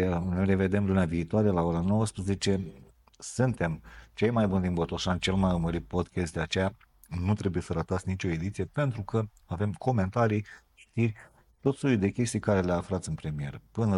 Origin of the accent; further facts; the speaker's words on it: Romania; born there; Îi sunt recunoscător Dumnezeului că am născut în România